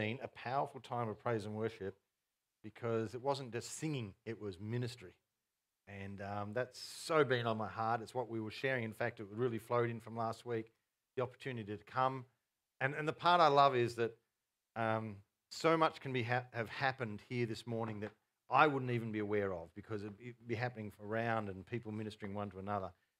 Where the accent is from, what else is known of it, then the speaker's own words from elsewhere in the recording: Yarrawonga, Victoria, Australia; I grew up in Yarrawonga many years before I moved down to, that's when I was 17, 18, continuing my studies down here